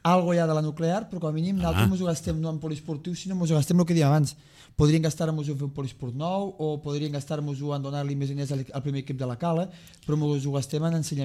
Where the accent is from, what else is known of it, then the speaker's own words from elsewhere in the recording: L'Ametlla de Mar, Catalonia, Spain; que t'empadronis a l'Ametlla de Mar, al meu poble, a la Cala.